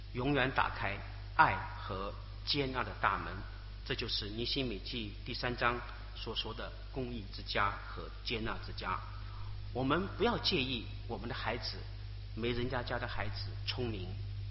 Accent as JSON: {"language": "Chinese", "country": "Hong Kong", "said": "我们香港人通常叫它的粤语长片，"}